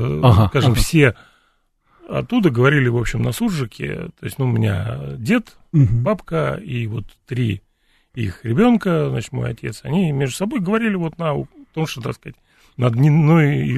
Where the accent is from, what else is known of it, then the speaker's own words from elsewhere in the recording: Moscow, Russia; жизнь протекала в основном в Москве. Я такой, ну, то есть, ну, я родился, вырос я в Москве, здесь всегда жил. И вот, то есть, хотя, конечно, у меня родственники, ну, то есть, по отцу у меня линия как раз украинская, ну, в смысле, малороссы и Киевская область